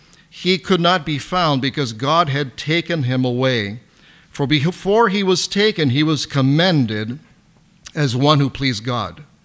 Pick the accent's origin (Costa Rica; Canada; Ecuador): Canada; because I was born here. I'm Canadian. Though I speak Italian, I learned Italian in high school.